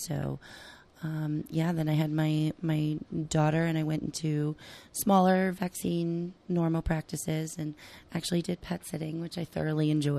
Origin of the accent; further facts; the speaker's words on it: Reading, Pennsylvania, United States; I'm from outside of Reading, Pennsylvania.